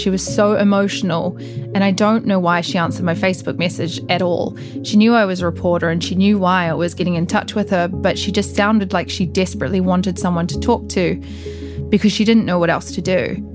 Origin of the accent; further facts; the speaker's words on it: Dubai, United Arab Emirates; It could also be that I mentioned that I was from Dubai and she'd lived there before, so she obviously saw that UAE connection.